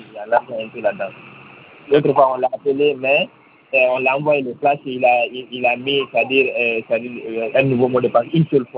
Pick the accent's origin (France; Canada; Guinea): Guinea; Tidiara, Mamou Region; Je suis de Tidiara, de Dalaba.